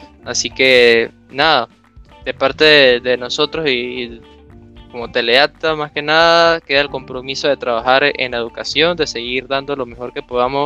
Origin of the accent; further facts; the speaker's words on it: Panama; creo que la parte más fundamental como panameños y como personas que estamos intentando, pues, visualizar un mundo mejor